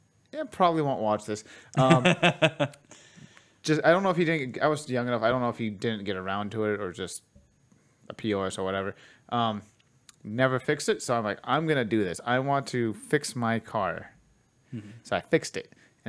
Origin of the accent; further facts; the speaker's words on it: Topeka, Kansas, United States; I grew up in Topeka, Kansas. We lived just outside the town.